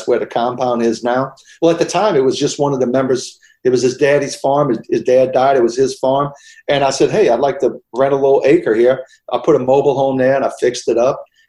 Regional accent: Louisiana, United States; Yeah, well, I had a 22, and I grew up in Louisiana, duck hunting and stuff.

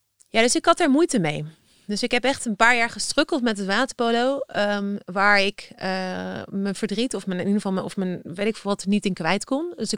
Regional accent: Amsterdam, North Holland, Netherlands; ik kom uit Amsterdam, ben heel multicultureel opgegroeid.

